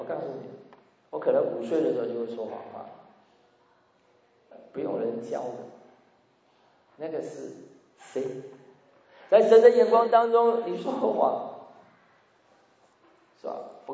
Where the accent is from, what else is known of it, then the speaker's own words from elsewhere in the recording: China; 我们从中国来的可能就会这样想